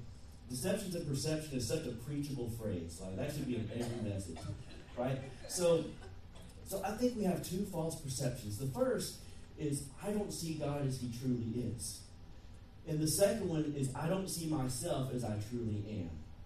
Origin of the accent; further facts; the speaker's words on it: the South, United States; Now, I'm from the South, so we got Piggly Wigglies, and I have a great accent